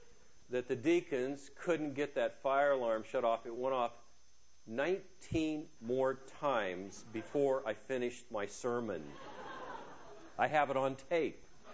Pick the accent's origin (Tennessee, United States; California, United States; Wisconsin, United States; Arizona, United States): California, United States; I'm from California. I'm in Illinois, in the Midwest, and I'm sweating.